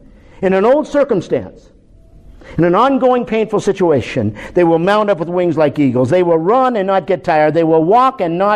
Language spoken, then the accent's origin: English; Canada; I grew up in Canada, tried hockey, I used to play baseball.